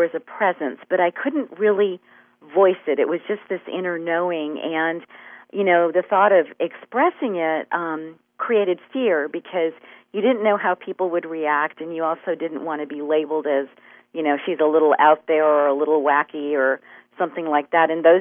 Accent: United States; My parents were born and raised in India, and I was actually born and raised here in the States.

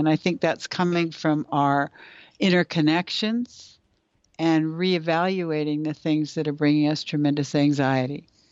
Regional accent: Canada; and this as a Canadian drives me crazy for America because I think of America as being kind of challenged these days

